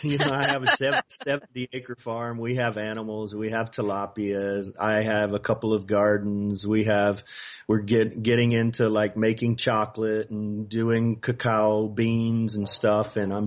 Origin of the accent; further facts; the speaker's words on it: Louisiana, United States; to use a redneck term, since I'm from Louisiana